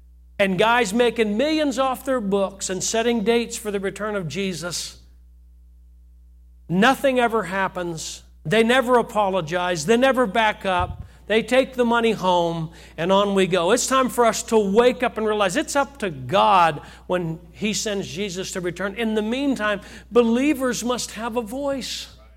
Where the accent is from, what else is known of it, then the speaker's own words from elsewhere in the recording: United States; I'm an American and I'm proud of America.